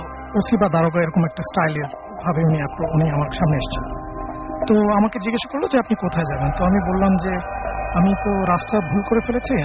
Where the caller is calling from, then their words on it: Dhaka, Dhaka Division, Bangladesh; আমি এসছি Mirpur eastern housing থেকে।